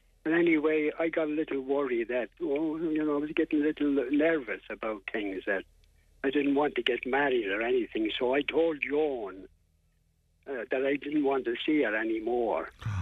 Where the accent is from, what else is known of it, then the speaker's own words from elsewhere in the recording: Carrick-on-Suir, Munster, Ireland; I was from Carrick-on-Shore in Tipperary.